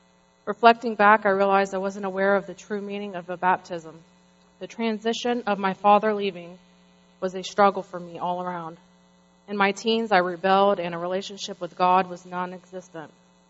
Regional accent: Ocoee, Florida, United States; I was born and raised in Ocoee, Florida.

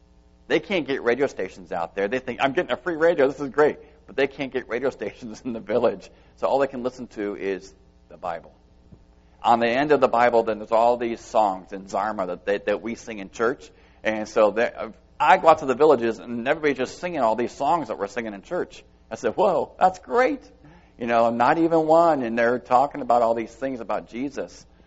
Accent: United States; because I'm an American, and they say, you are not allowed outside the city.

